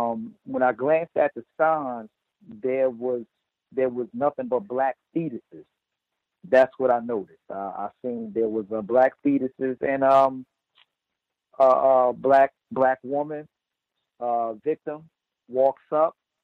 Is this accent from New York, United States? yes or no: no; New Jersey, United States; I'm from New Jersey, and Newark, New Jersey is also going to have their issues concerning lead.